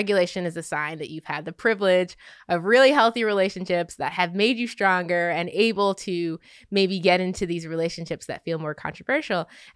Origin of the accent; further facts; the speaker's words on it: New York City, New York, United States; I grew up in New York City, so I was not used to blatant racism.